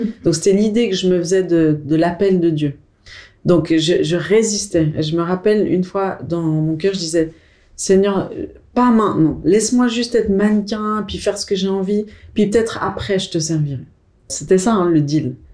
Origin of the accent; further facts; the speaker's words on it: Switzerland; c'est comme si j'osais pas rentrer chez moi en Suisse tant que j'avais pas un gros trophée